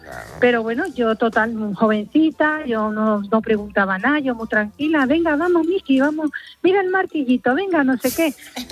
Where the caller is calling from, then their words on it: Seville, Andalusia, Spain; also born or lived in Portugal; De Sevilla, soy de Sevilla.